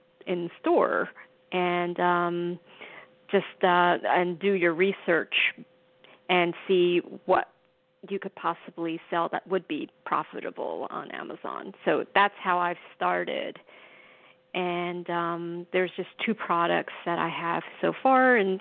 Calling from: New York, United States; I'm calling from New York as well, like your first caller.

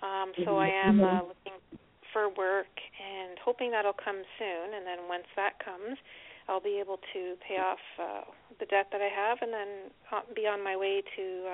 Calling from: Ontario, Canada; I'm calling from Ontario.

